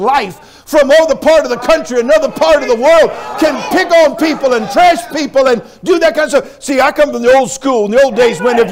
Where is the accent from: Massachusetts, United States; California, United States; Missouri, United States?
California, United States; I know I'm from California. Now, I'm born and raised in California, all right?